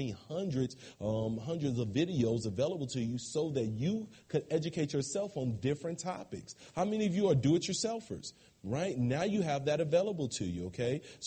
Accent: Chicago, Illinois, United States; now in Arizona, United States; I am from Arizona, but I'm originally from Chicago.

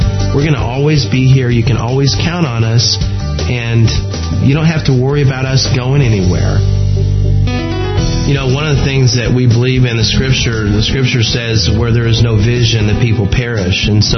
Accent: Texas, United States; Once you get to know me, you know that I'm from Texas and I've got a heart about that size

